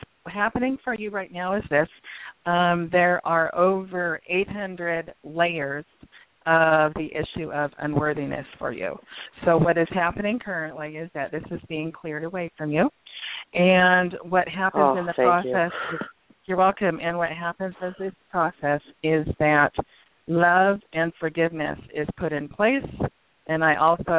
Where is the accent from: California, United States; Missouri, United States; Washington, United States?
Washington, United States; And here in Washington State, I returned back to my home state a year and a half ago